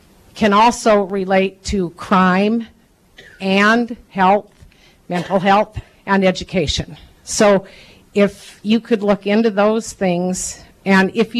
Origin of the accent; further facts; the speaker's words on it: Seward, United States; I'm from Seward.